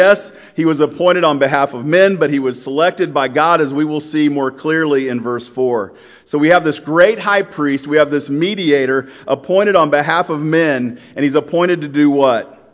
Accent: Iowa, United States; Well, okay, we are here from Iowa. We're a group of people from Iowa. We want Iowans to represent us, right, in government, not somebody from California.

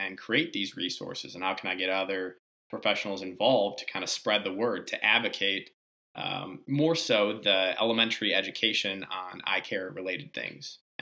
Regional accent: Novi, Michigan, United States; now in Charlotte, United States; I'm an optometrist that practices in Charlotte, North Carolina. But some background, I'm born and raised in Novi, Michigan.

